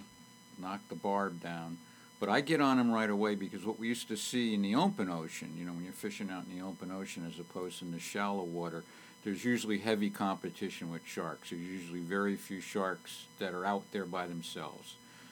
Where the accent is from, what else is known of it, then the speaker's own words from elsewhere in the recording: New England, United States; I'm from New England, so I've done a lot of blue shark fishing, mako shark fishing, caught a white once.